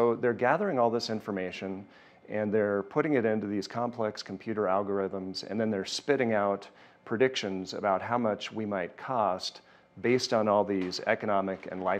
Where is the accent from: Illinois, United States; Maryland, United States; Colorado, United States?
Colorado, United States; Golden; the address of the home I grew up in Golden, Colorado, you know, all my old phone numbers.